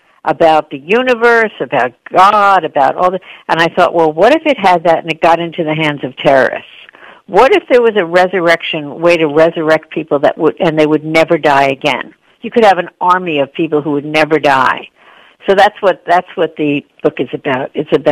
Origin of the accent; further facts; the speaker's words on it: Hicksville, New York, United States; I grew up in Hicksville, Long Island. Then it said, in the Citibank branch on North Broadway in Hicksville, Long Island. That was my branch as a kid.